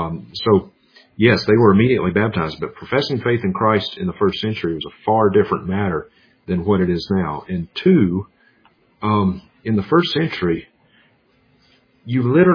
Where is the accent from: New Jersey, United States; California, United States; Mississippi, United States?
Mississippi, United States; I'm from Mississippi.